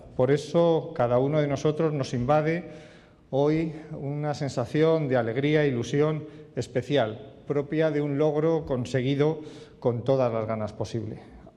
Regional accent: Community of Madrid, Spain; Como consejero, como médico, como madrileño y como español

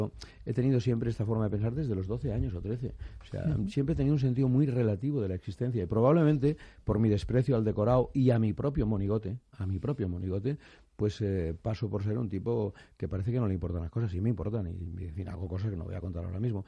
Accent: Catalonia, Spain; Soy catalán, pero soy apátrida, soy español, pero soy apátrida

